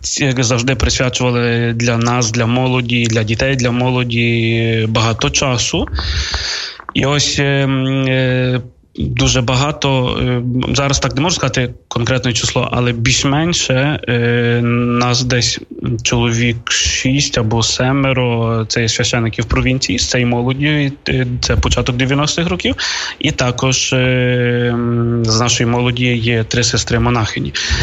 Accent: Polonne, Khmelnytskyi Oblast, Ukraine; Моє покликання зростало передусім, так як я виріс в Полонному, в роках початку 90-х, коли мені було років 13.

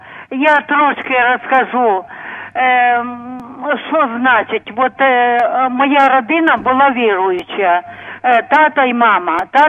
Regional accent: Zhytomyr Oblast, Ukraine; я з Житомирщини

